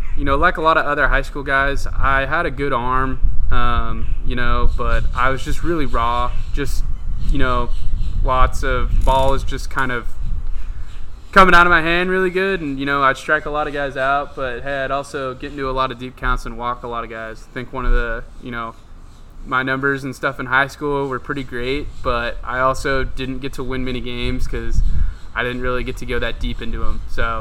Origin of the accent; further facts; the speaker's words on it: Santa Barbara, California, United States; I come from Santa Barbara, California, which is kind of, I mean, about as nice as you can get in California.